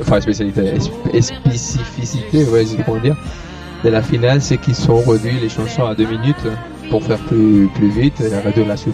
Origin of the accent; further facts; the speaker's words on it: Spain; French is a second language; Tu sais, je suis espagnol, j'ai du mal à comprendre.